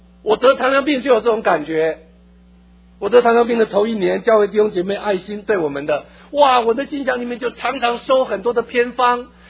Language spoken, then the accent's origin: Chinese; China; 有能力的人度量也怎么样也大，就像我们中国人说的，宰相肚里可撑船。